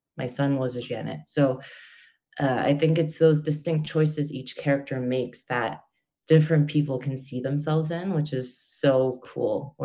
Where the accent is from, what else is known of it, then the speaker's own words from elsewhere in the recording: Canada; In North America, in Canada, I'm from Canada